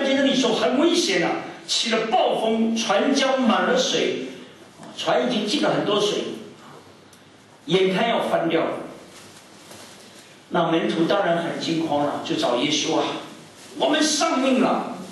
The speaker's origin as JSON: {"language": "Chinese", "town": "Hangzhou", "region": "Zhejiang", "country": "China", "tie": "born or raised there", "said": "那个地方呢刚好跟我的家乡就是杭州啊很类似"}